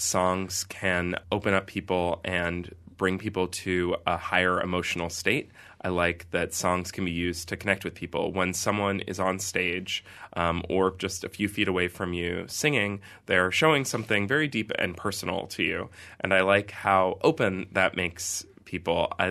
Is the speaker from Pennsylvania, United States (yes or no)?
yes; Pennsylvania, United States; now in New York City, United States; We grew up in both in Pennsylvania, which is, a little south of New York City.